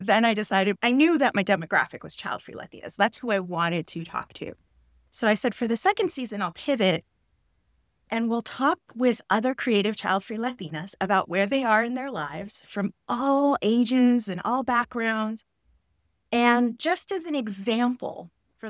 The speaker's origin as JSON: {"language": "English", "town": "Los Angeles", "region": "California", "country": "United States", "tie": "born or raised there", "said": "They were the only other Puerto Ricans in my world when I was a child growing up in Los Angeles."}